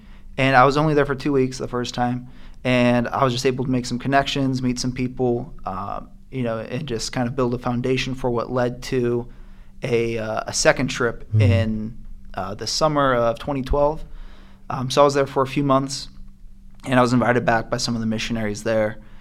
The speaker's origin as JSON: {"language": "English", "town": "Moon Township", "region": "Pennsylvania", "country": "United States", "said": "I'm from Moon Township here, and Chi Alpha has had an impact on my life in some way."}